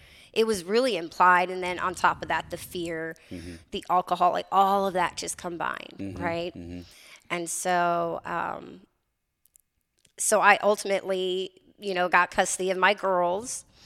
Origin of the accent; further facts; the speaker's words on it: Wisconsin, United States; moved away; I am originally from Wisconsin, but I've been here for 10 years and loving it.